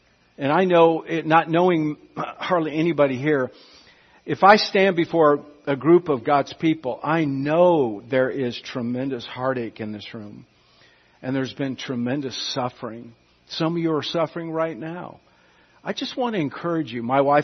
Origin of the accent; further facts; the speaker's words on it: San Francisco, California, United States; moved away as an adult; I'm from the San Francisco Bay Area of California. Please forgive that. I left when I was 23, married, and I haven't been back since.